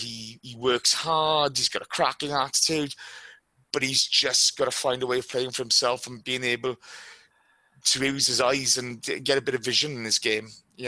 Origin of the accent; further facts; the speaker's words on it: Wales, United Kingdom; I couldn't give a flying fuck. I'm Welsh. I'm Welsh and I'm Arsenal.